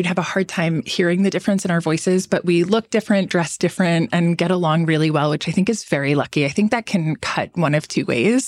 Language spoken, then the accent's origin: English; St. Louis, Missouri, United States; It wasn't like I had high exposure growing up in St. Louis to runway shows or anything like that.